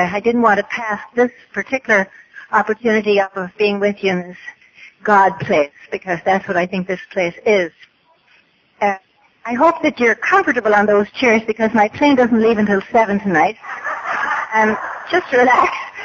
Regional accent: Ireland; So I'm from Ireland, as you can tell.

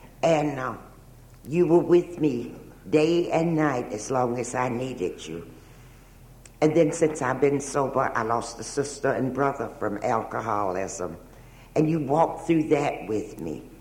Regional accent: Nevada, United States; I came from Nevada over here to get sober.

